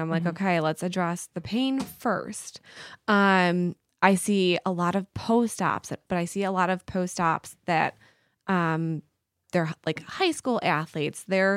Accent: Bloomingdale, Illinois, United States; moved away as an adult; I grew up in Bloomingdale, Illinois. I moved up here about 5 years ago.

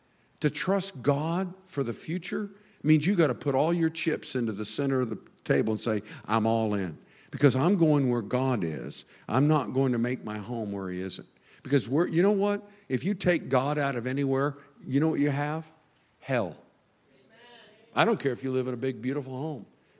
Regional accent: United States; And I never want to put myself as an American above being a Christian.

